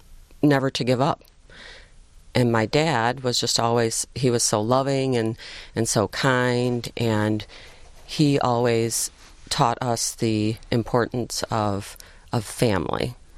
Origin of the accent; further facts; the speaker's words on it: Heartland, Michigan, United States; I grew up in Heartland, Michigan, just a small little sleepy town, and my parents moved out there when after my mom's parents had given them some property.